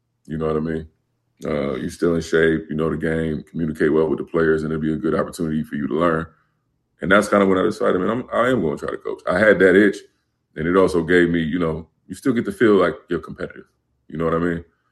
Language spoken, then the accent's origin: English; Montclair, New Jersey, United States; I grew up in Montclair, New Jersey, and we went to the parks in Bloomfield and Orange